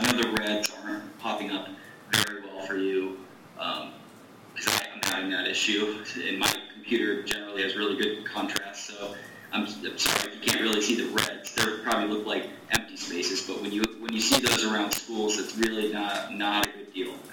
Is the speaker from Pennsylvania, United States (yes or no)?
no; Orlando, Florida, United States; It's something I actually never did because I grew up in the Dr. Phillips area of Orlando.